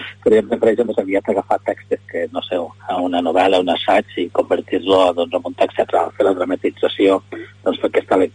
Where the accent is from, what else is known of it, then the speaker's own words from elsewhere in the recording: Lleida, Catalonia, Spain; Lleida capital, jo soc fill de l'Horta, els meus pares eren pagesos, i doncs, de Lleida de tota la vida.